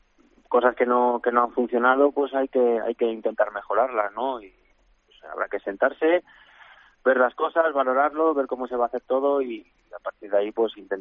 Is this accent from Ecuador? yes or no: no; Salamanca, Castile and León, Spain; para mí, como salmantino, como jugador que se ha formado en las categorías inferiores de Salamanca